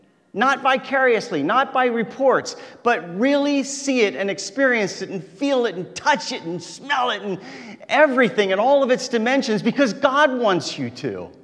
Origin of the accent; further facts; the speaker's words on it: United States; Oh my word, I'm from the United States.